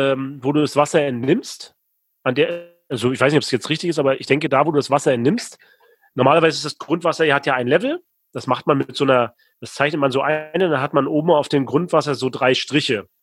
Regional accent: Rostock, Mecklenburg-Vorpommern, Germany; Ich komme aus Rostock, Warnemünde, der beste Strand Deutschlands.

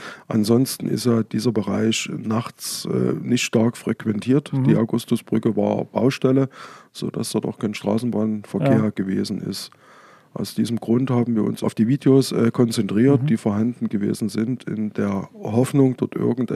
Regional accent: Dresden, Saxony, Germany; Also ich als Dresdner habe auch nie gewusst, was dahinter ist.

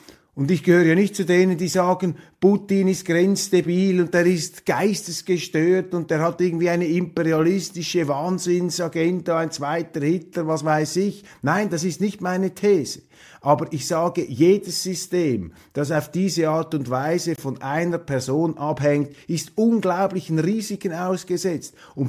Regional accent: Switzerland; ich lobe jeden Tag, an dem ich als Schweizer aufwache, mit so einem Regierungssystem.

